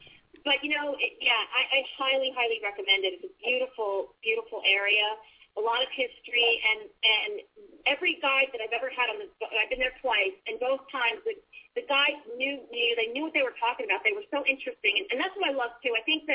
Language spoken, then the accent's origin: English; Pennsylvania, United States; I grew up in Pennsylvania my whole life.